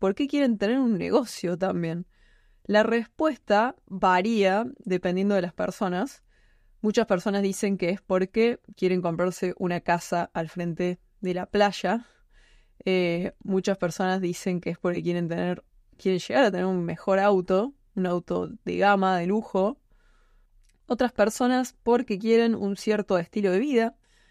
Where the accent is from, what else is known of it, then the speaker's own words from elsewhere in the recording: Argentina; si nos vamos a vivir al sur de Argentina, en nuestro caso, en mi país